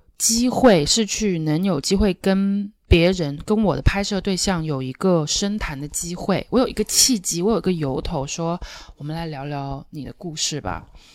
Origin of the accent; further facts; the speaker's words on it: Shanghai, China; 我本身是土生土长的上海人。